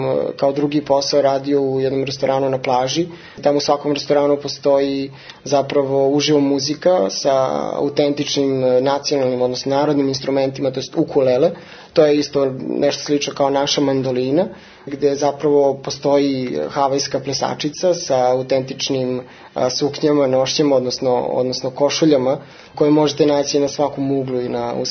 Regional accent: Serbia; Da, ljudi, ja kao neki Srbin, jel?

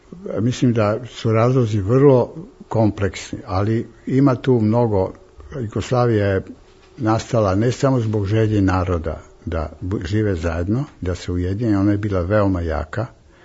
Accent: Serbia; Ali danas ja se izjašnjam, ja sam odrastao u Srbiji.

